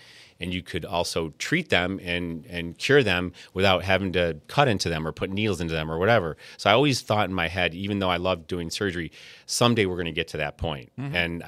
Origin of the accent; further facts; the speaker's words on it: Rochester, New York, United States; So growing up in Rochester, we did have Buffalo Bills season tickets, and we used to go to the games.